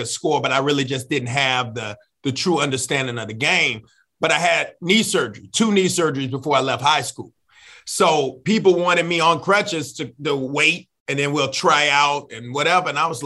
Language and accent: English; Alabama, United States; And so I'm from Alabama